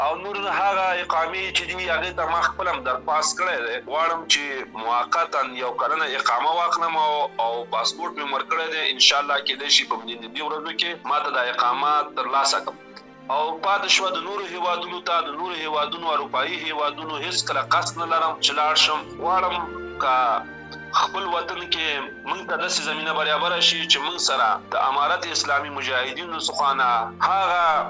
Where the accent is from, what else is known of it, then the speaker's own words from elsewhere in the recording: Afghanistan; ما ورته کړل زه د افغانستان یم